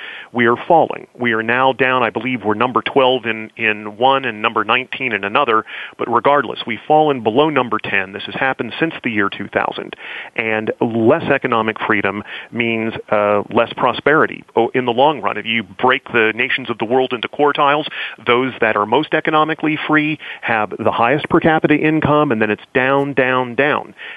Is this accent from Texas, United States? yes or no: no; Findlay, Ohio, United States; But that first job, which was working at a commercial radio station in my hometown of Findlay, Ohio, frankly, I would have done it for 10 cents an hour.